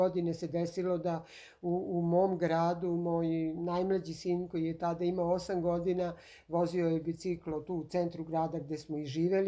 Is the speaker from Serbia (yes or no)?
no; Pristina, Kosovo; Ja sam bila u svom gradu, u Prištini, pretežno sam bila u svom stanu u Dardani na 6. spratu